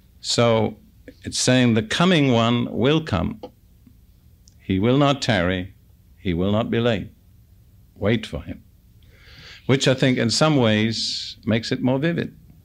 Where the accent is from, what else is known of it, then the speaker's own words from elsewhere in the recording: England, United Kingdom; and I'm English, so I can say it.